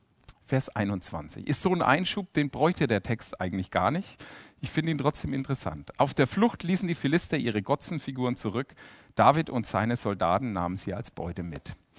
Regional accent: Germany; Ja, wir haben eine Versicherung. Aber wir sind ja Deutsche, ja.

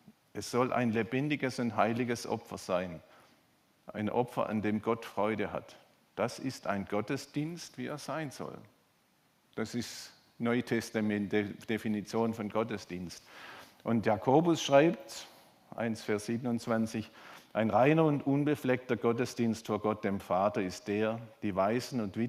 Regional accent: Baden-Württemberg, Germany; ich komme aus Württemberg

